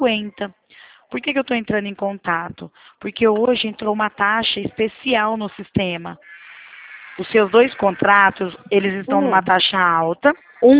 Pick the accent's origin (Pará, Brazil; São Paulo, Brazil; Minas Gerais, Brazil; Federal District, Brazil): São Paulo, Brazil; Presidente Prudente; Sou de Presidente Prudente